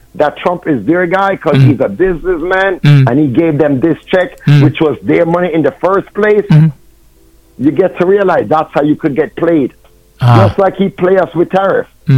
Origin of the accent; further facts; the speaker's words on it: Jamaica; Listen, again, I'm from Jamaica. I was always the smallest and the skinniest guy.